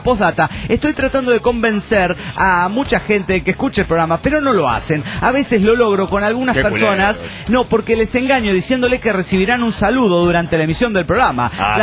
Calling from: Chetumal, Quintana Roo, Mexico; de Chetumal, Quintana Roo, México.

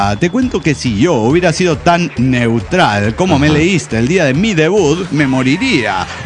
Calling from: Guadalajara, Jalisco, Mexico; de Guadalajara, Jalisco y México.

